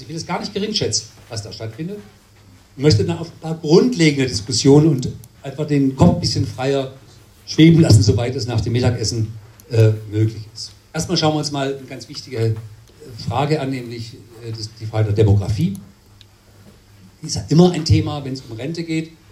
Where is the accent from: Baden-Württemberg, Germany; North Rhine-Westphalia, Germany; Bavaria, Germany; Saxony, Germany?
Baden-Württemberg, Germany; als Schwabe, ich bin Schwabe